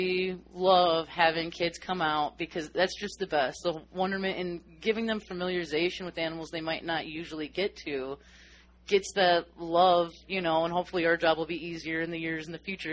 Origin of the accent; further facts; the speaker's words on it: Minnesota, United States; I grew up in Minnesota, so a barn has walls where this does not, you know.